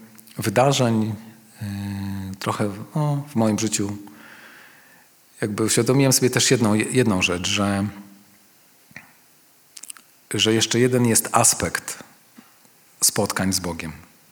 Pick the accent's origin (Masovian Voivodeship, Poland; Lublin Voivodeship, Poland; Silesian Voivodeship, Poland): Masovian Voivodeship, Poland; Warsaw; wiecie, że jestem z Warszawy